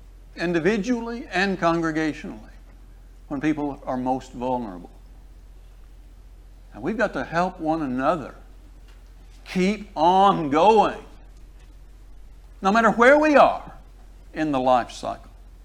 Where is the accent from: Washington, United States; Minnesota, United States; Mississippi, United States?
Mississippi, United States; Meridian; But I grew up in Meridian, Mississippi, and the little congregation of people in that town, they still meet in the same building they met in when I was a child